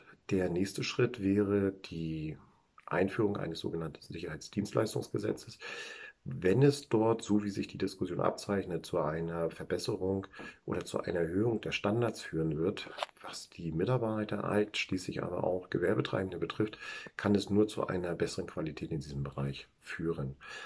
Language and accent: German; Rostock, Mecklenburg-Vorpommern, Germany; ich komme von der Ostseeküste aus dem Raum Rostock.